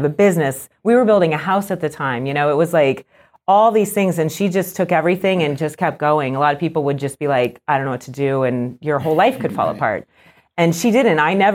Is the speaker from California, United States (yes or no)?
no; Arizona, United States; I grew up in Arizona when I was, elementary school age, and you pretty much have to be in the pool all the time there because it's so hot.